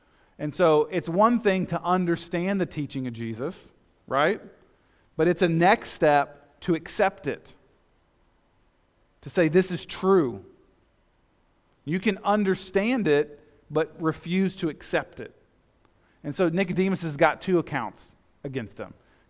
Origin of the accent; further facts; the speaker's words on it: Kansas, United States; Where I grew up in Kansas, it's like minimum 20-mile-an-hour wind.